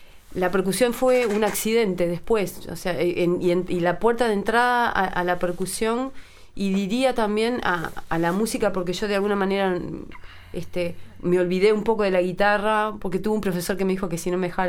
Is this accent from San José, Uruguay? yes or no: yes; Rafael Perazza, San José, Uruguay; born there; Yo, como bien dicen, nací en Rafael Peraza, es un pueblo en San José.